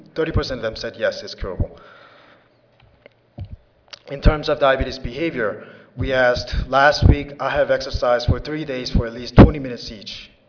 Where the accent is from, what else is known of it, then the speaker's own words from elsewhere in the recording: New York City, New York, United States; I'm from New York City, and there are about 8 million residents in New York City